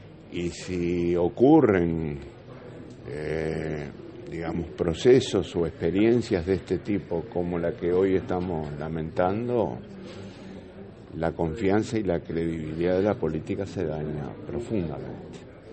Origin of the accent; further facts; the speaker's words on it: Uruguay; como uruguayo lo acepto.